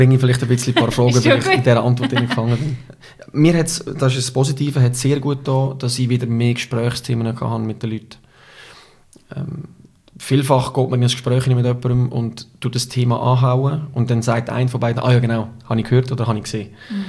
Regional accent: Switzerland; Im Ausland noch ein bisschen extremer als jetzt bei uns in der Schweiz.

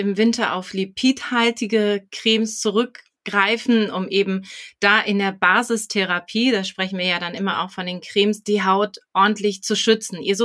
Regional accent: Hamburg, Germany; Ich bin Hamburgerin

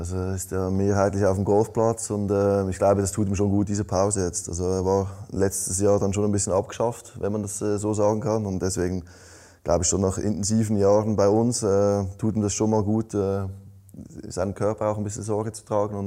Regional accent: Switzerland; accent: Swiss German; Ja, ich sag's mit meinem Schweizer Dialekt.

